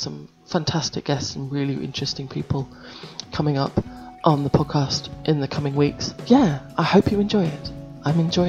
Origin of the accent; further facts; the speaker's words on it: United Kingdom; as British home educators, we needed to hear more voices.